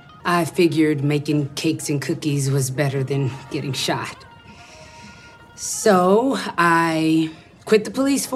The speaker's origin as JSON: {"language": "English", "town": "Saigon", "region": "Ho Chi Minh City", "country": "Vietnam", "tie": "born or raised there", "second_language": "English", "moved": "as an adult", "lives_now": "Tulsa, United States", "said": "I was born just outside of Saigon, and when I grew up, I was a police officer there until I moved here to Tulsa."}